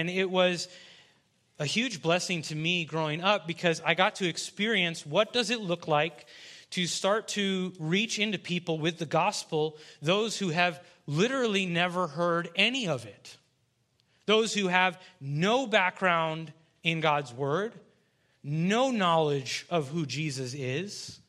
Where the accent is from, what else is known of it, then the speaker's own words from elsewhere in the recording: Russia; As many of you know, I grew up in Russia as a missionary kid